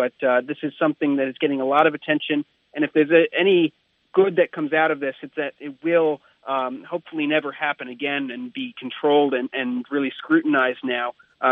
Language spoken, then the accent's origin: English; New York, United States; So, I know that in my hometown in New York, there will be a turkey trot tomorrow.